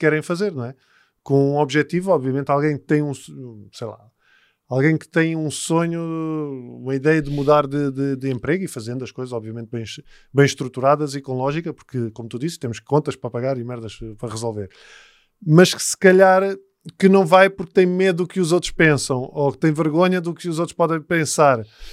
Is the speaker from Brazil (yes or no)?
no; Lisbon, Portugal; Mas eu cresci nos Olivais